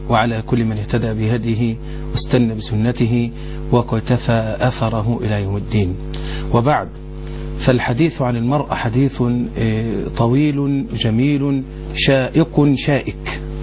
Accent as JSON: {"language": "Arabic", "region": "Dakahlia", "country": "Egypt", "tie": "born there", "lives_now": "Port Said, Egypt", "said": "وأنا ابن بورسعيد سكنا، وابن الدقهلية مولدا"}